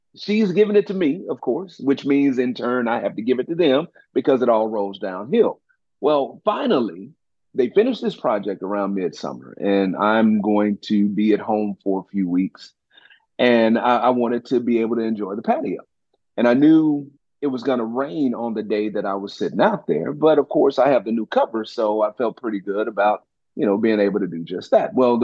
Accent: Texas, United States; You know, I'm a Texan.

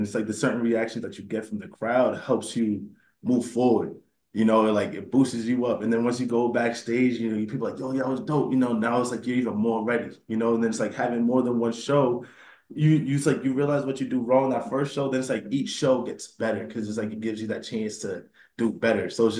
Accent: Roxbury, Massachusetts, United States; Like, for me, growing up in Roxbury, you know, I've seen a lot growing up.

